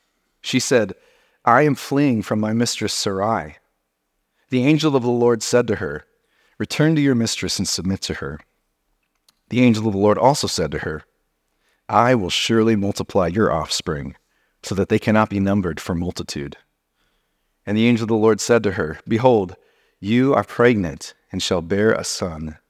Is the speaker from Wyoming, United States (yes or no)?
yes; Wyoming, United States; also born or lived in San Diego; I was born in San Diego. So I was a kid who lived in San Diego until I was 9, and then I moved to Wyoming.